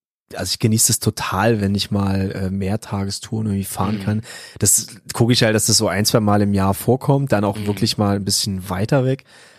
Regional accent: Saxony, Germany; now in Gießen, Germany; wir sind eben ursprünglich aus dem Erzgebirge und wir haben ja auch in Gießen eigentlich gar keine Verwandtschaft

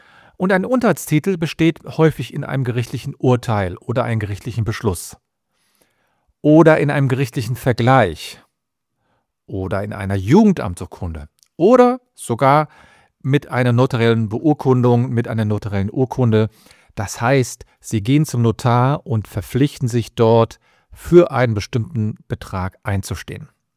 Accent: Cologne, North Rhine-Westphalia, Germany; ich komme aus Köln.

